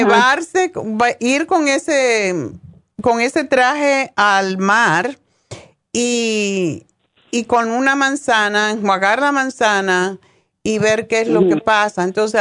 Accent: Cuba; en mi país, en Cuba, como estamos rodeados de agua

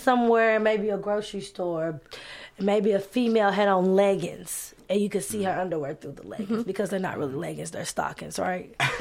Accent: Louisville, Kentucky, United States; Okay, so I'm from Louisville, Kentucky.

